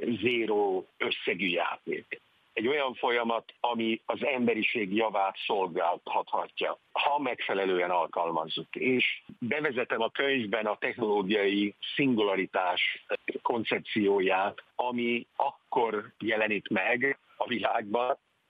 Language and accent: Hungarian; Budapest, Hungary; born there; bár Budapesten születtem, de ritkán vagyok Magyarországon